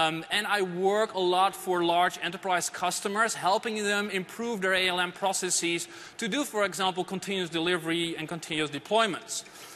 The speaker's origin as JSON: {"language": "English", "country": "Netherlands", "second_language": "English", "said": "I come from the Netherlands."}